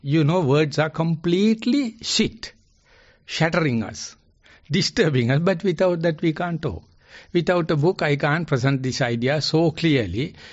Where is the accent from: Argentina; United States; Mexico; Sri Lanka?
Sri Lanka; English is a second language; I am just bumpkin from Sri Lanka.